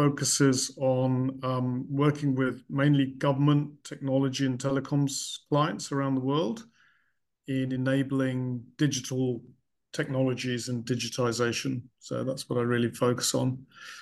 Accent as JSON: {"language": "English", "region": "London", "country": "United Kingdom", "tie": "born there", "said": "I was born in London, in sort of City of London Hospital, which was somewhere near Shoreditch."}